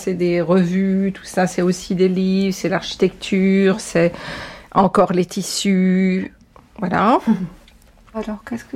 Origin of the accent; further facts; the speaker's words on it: Réunion, France; Bon, moi, je viens de La Réunion, c'est un axe Afrique-Asie, donc on est très loin de la France.